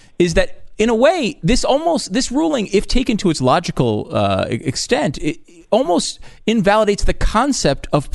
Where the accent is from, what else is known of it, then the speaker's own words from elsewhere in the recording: Connecticut, United States; I grew up in Connecticut, as you know, Glenn, and I've spent a lot of my summers in that town.